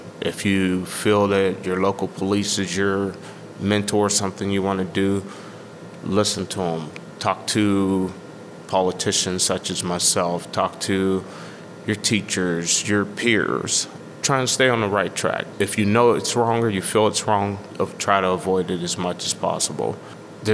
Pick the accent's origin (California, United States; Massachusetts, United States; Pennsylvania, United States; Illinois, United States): Pennsylvania, United States; Wilkinsburg; Like I said, I grew up in Wilkinsburg, and that's how my police officers were then.